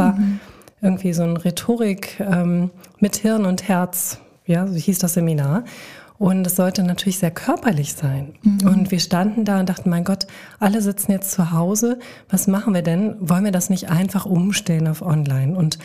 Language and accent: German; Berlin, Germany; now in Bad Nenndorf, Germany; Ursprünglich komme ich aus Berlin tatsächlich und bin wirklich für die Ausbildung nach Niedersachsen gekommen, nach Bad Nenndorf gekommen. Es war ein kleiner Kulturschock, muss ich zugeben, aus der großen Stadt hier aufs Land, ins Dörfliche, ins Kleinstädtische.